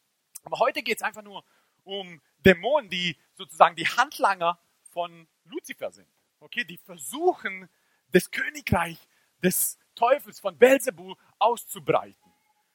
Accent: Baden-Württemberg, Germany; accent: Swabian; Ich bin am Fuße der Schwäbischen Alb aufgewachsen, so ich kann auch schwäbeln.

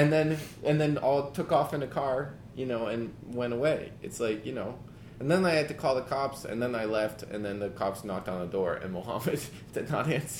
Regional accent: New Jersey, United States; I'm from Jersey, I understand witnesses.

